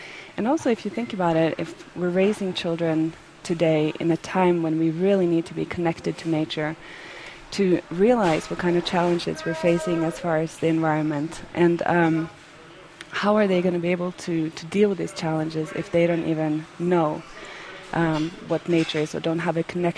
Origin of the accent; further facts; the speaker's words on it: Norway; now in United States; And I grew up in Norway, and how I was raising my children here in the States was just so different than how my upbringing was in Norway